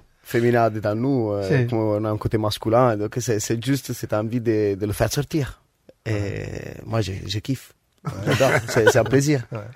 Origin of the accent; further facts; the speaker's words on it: Italy; now in France; pour moi, que je suis italien, en France, les choses marchent mieux qu'en Italie.